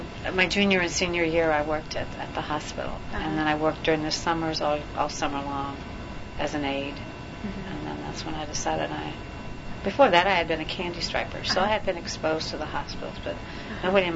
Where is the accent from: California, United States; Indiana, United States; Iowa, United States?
Iowa, United States; Des Moines; I grew up in Des Moines, Iowa, up in the Midwest.